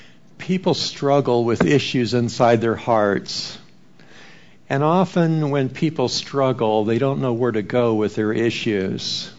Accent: Colorado, United States; You notice I'm from Colorado, so I put snow scene in front of you there.

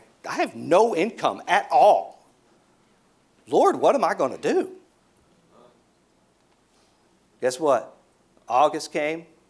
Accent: Dallas, Texas, United States; The church I grew up in Dallas was Pleasant Grove Baptist Temple. It was Dr. R.D. Wade was my pastor growing up.

